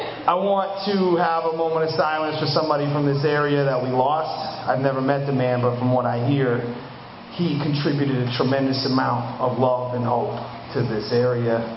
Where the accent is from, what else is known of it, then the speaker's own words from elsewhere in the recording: Greenbelt, Maryland, United States; also born or lived in Washington, D.C.; I'm from Greenbelt, Maryland. It's this little shithole right outside of Washington, D.C., right inside the Capitol Beltway.